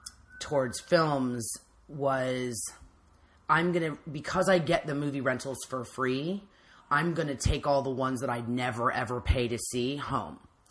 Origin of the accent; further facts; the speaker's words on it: Washington, District of Columbia, United States; And it was like I'm from Washington, D.C.